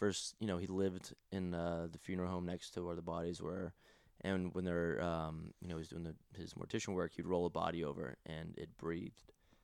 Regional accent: Texas, United States; also born or lived in Connecticut / California; Well, I was born in Connecticut, and then I moved to Texas when I was like one.

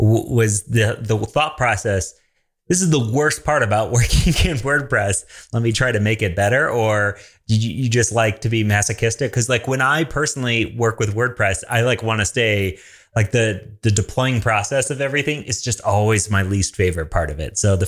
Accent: Canada; I mean, I'm French Canadian.

